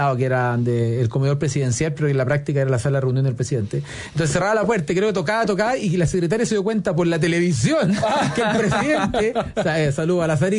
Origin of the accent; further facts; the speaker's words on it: San Bernardo, Santiago Metropolitan, Chile; Oye, y yo que soy de San Bernardo.